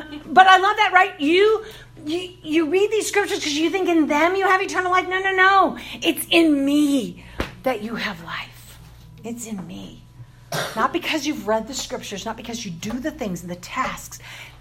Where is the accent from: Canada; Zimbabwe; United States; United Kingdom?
United States; Wisconsin; moved away; I have to confess to you, I had to look on a map where North Carolina was. I was from Wisconsin. I didn't know.